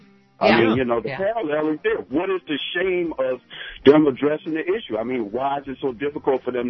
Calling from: Philadelphia, Pennsylvania, United States; Hi, I'm calling from Philly.

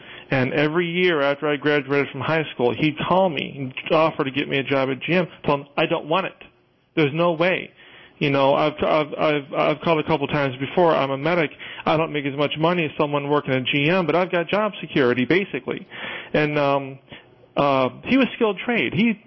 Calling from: Dearborn, Michigan, United States; Dearborn.

